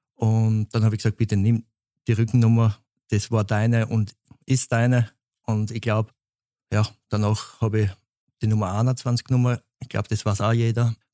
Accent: Baden, Lower Austria, Austria; bei uns draußen, wo ich groß geworden bin in Baden, gibt es nichts anderes außer Grün.

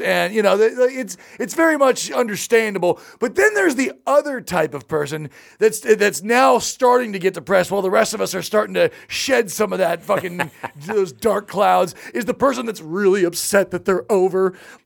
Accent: California, United States; I grew up in Orange County, and there was this area, the peninsula, right on the water there.

